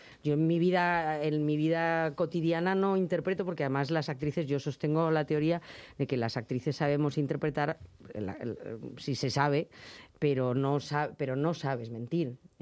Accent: Madrid, Community of Madrid, Spain; Pues eso digo, pues de Madrid, mi pueblo es Madrid.

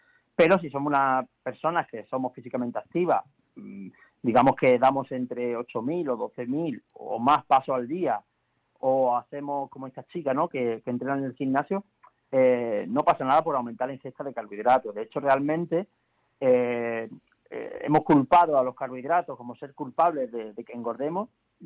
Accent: Málaga, Andalusia, Spain; yo que soy de Málaga además

